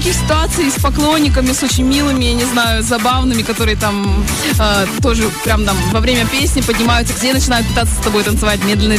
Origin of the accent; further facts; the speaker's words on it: Saint Petersburg, Russia; я сама из Питера, и поэтому, когда я приезжаю в свой родной город, я его чувствую прям как стены.